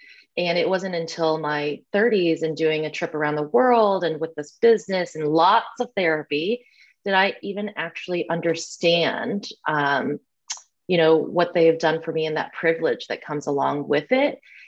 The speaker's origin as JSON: {"language": "English", "region": "the South", "country": "United States", "tie": "born or raised there", "said": "like the impact of growing up in the South is interesting. Cause I mean, for me as a like kid of the 80s, you know, it's a very black and white life. And as a, you know, Asian person kind of like sticking out as a sore thumb."}